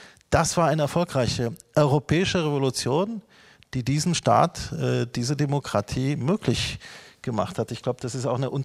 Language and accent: German; Berlin, Germany; Ich fand für mich persönlich als Berliner sehr, sehr spannend, Versuche an 1848 im Stadtbild zu erinnern.